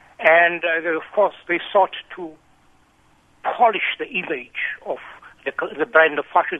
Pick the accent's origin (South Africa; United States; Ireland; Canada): South Africa; I'm originally from South Africa.